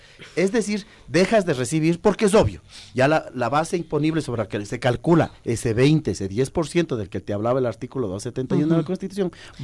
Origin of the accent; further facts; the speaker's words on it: Quito, Pichincha, Ecuador; A mí me preocupa, por ejemplo, como quiteño